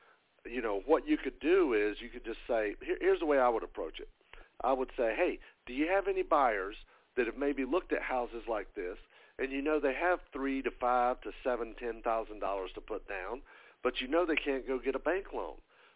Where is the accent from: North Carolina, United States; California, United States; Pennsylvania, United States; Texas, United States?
North Carolina, United States; Hildebrand; I'm from Hildebrand, which is like 10 miles from Hickory.